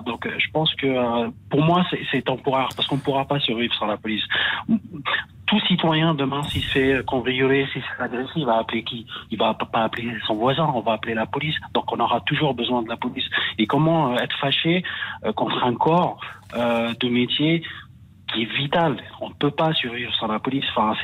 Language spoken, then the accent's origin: French; Algeria; je suis algérien.